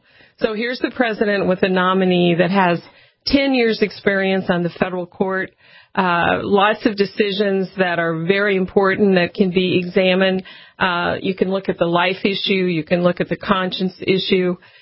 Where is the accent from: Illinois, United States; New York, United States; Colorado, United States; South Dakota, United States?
Colorado, United States; Well, I'm from Colorado, too, so I'm about half and half there in D.C.